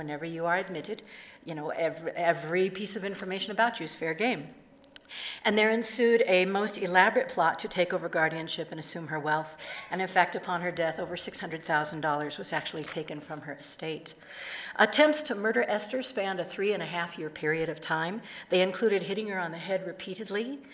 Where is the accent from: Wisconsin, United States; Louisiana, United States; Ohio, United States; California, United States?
California, United States; I'm from California, southern end, and I'm loving the cool weather.